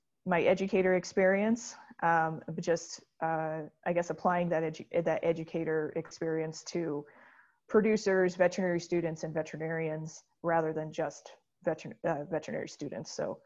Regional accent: Colorado, United States; I'm a Colorado native. I'm originally from Eastern Colorado, so I haven't moved far from my home area.

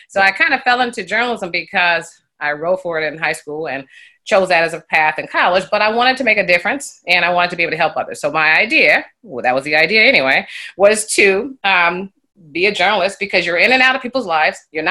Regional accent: Kansas City, Missouri, United States; also born or lived in Columbia, United States / Las Vegas, United States; So yeah, so my first job, I'm from Kansas City, Missouri.

